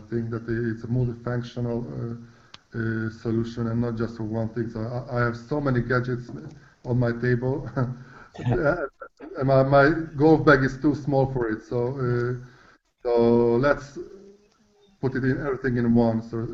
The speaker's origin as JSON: {"language": "English", "country": "Hungary", "tie": "born there", "second_language": "English", "said": "I'm really sad that I was born in Hungary and not in the States."}